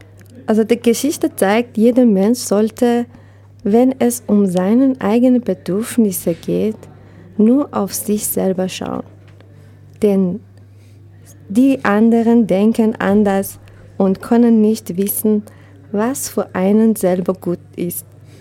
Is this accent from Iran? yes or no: yes; Tehran, Tehran Province, Iran; German is a second language; moved away; ich komme aus Iran, Teheran.